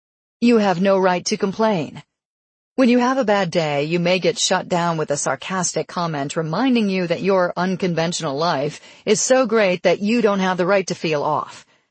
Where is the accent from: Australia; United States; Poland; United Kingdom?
Poland; English is a second language; I was a news anchor at a local TV station in my hometown in Poland and was earning a nice salary.